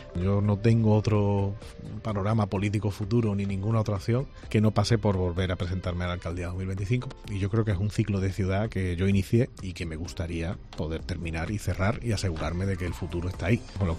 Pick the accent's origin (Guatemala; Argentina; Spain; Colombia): Spain; Córdoba, Andalusia; Sabéis que me gusta hacer política desde la construcción, intentando traer cosas a mi tierra, pero en este caso es que no hay forma porque no, si no se escucha... Mira, en primer lugar, la Variante Sur, todos los que vivimos en Córdoba sabemos, es una falsa ronda en Córdoba.